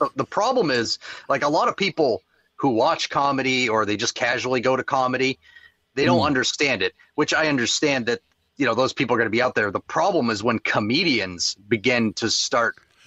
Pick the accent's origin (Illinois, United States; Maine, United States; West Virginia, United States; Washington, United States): Maine, United States; Corinna; Well, I'm from Maine. I've lived in Maine my whole life. I grew up closer to like the Bangor area, like way up in the woods and on a dirt road